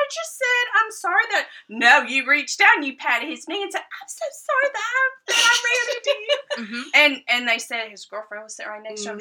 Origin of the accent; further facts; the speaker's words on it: the South, United States; Because I'm from the South, I'm bad about touching people.